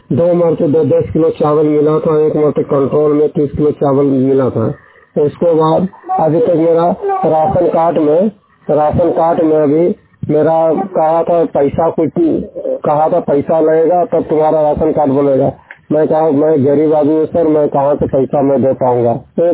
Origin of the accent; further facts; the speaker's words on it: Rakodi, Jharkhand, India; मैं जिला देवघर के रहने वाला हूँ, राज्य झारखंड, पंचायत धरवाडी, गांव राकोडी।